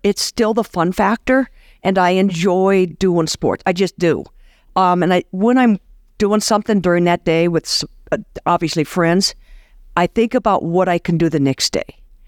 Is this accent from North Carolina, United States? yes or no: no; Iowa City, Iowa, United States; I grew up in Iowa, Iowa City, and my father was a college professor there.